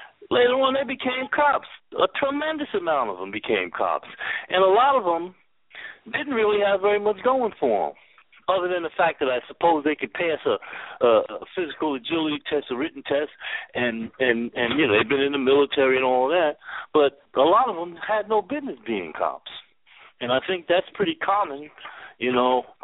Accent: New York, United States; I know from growing up in New York in an essentially ethnic European community, primarily with white folk.

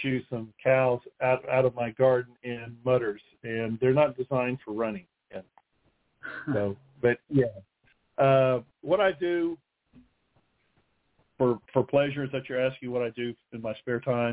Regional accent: Albuquerque, New Mexico, United States; You know, Albuquerque is in a desert, and, you know, cactus grows well there and not much else unless you're up in the mountains. So we moved to Northeast Texas, and everything's green and all that.

